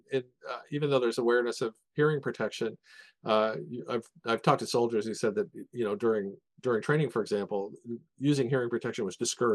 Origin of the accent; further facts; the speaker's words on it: Kansas City, Missouri, United States; My hometown stadium, Arrowhead Stadium in Kansas City, is one of the very worst.